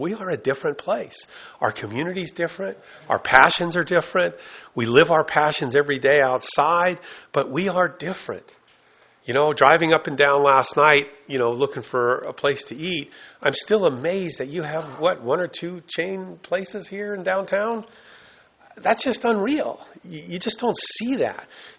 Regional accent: South Lake Tahoe, California, United States; You know, I come from South Lake Tahoe, and I look at your environmental component like I look at our environmental component as a huge asset

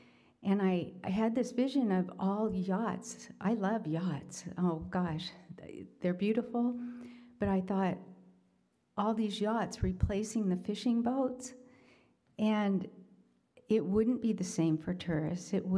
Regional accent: Morro Bay, California, United States; I grew up in Morro Bay.

